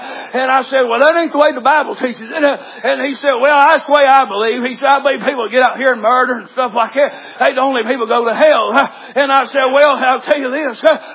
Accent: the South, United States; I am a Southerner.

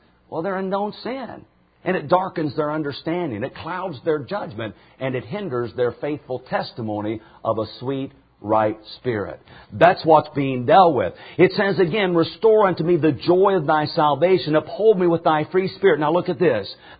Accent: New England, United States; Well, we're from New England, brother.

